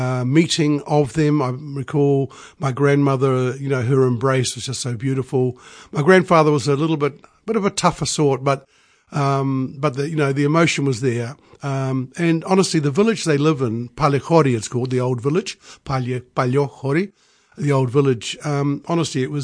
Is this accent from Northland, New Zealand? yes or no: no; Wellington, New Zealand; born there; Well, mid-50s, I was born in Wellington into an extraordinarily vibrant, closed environment of the Greek Cypriot community.